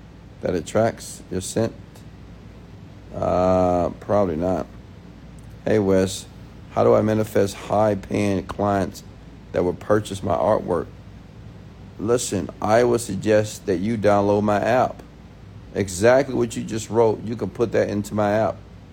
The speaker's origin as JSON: {"language": "English", "town": "Houston", "region": "Texas", "country": "United States", "lives_now": "Medellin, Colombia", "said": "I'm from Houston, Texas, but I'm currently in Medellin, Colombia."}